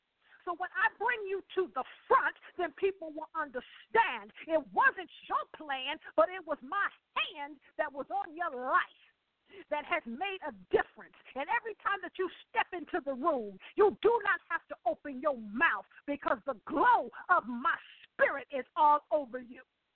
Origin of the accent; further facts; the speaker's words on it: Akron, Ohio, United States; because we lived up north, being born and raised in Akron, Ohio